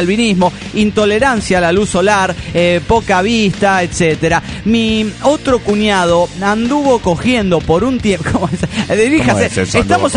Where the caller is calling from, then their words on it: Cochabamba, Bolivia; de Cochabamba, Bolivia.